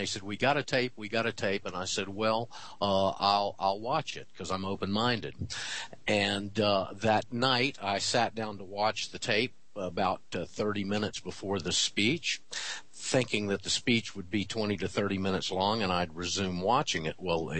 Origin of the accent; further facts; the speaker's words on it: Panama City, Florida, United States; I was a smacky mouth radio disc jockey in my hometown of Panama City, Florida.